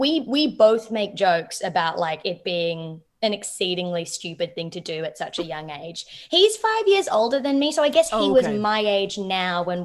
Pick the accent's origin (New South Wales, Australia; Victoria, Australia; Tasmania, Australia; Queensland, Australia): Victoria, Australia; Melbourne; No, I grew up in Melbourne, which is the cool version.